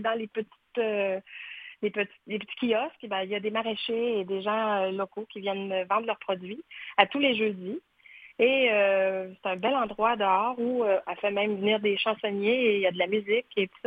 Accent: Quebec City, Quebec, Canada; also born or lived in Montreal; Je suis native de Québec. En fait, j'ai vécu 35 ans à Montréal.

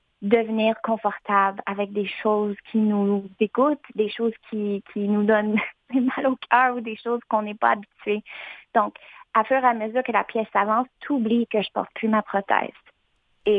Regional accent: Ontario, Canada; born there; now in Montreal, Canada; je suis née dans le nord de l'Ontario, donc je suis franco-ontarienne, comme tu as dit. Et une année plus tard dans ma vie, j'ai déménagé pour mes études. J'ai fait un DEC en danse à Drummondville. Après, j'ai déménagé à Concordia, à l'université ici à Montréal.

